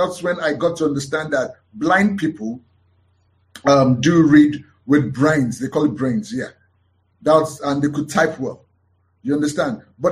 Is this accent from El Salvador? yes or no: no; Lagos, Nigeria; born there; also born or lived in Anambra; I was born in Lagos. Like the Americans, I ought to be called a Lagosian, but actually I'm not called a Lagosian. I'm called an Anambrarian, which is from Anambra State.